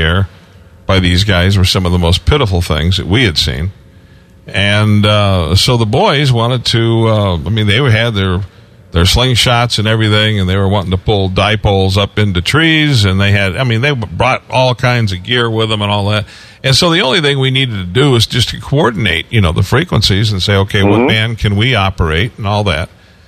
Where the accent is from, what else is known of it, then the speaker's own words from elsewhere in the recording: Detroit, Michigan, United States; hey, I'm originally from Detroit. Do I qualify?